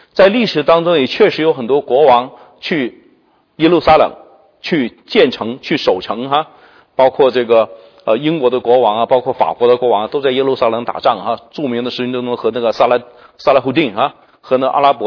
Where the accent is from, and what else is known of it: China